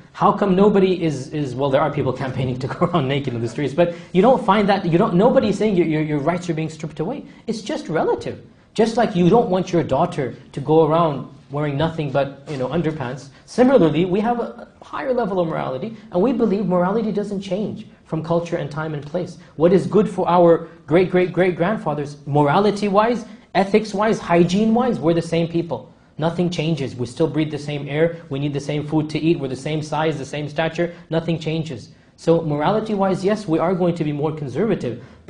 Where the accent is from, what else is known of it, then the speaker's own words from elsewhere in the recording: United States; I'm an American Muslim. And that means I disagree with many of the Islamist movements out there who don't seem to understand that the very freedoms that they're enjoying in this country